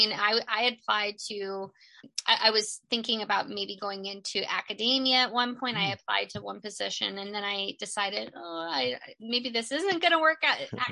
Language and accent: English; Maryland, United States; I'm actually from, I was born in Washington, D.C. Oh, wow. And I grew up in Maryland.